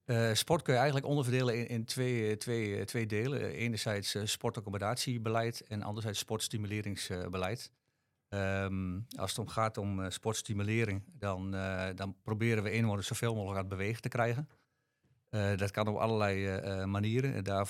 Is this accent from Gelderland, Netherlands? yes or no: no; Haaksbergen, Overijssel, Netherlands; now in Boekelo, Netherlands; Ik ben getrouwd. Ik ben geboren en getogen in Haaksbergen. Ik woon in Boekelo met mijn vrouw en 3 kinderen.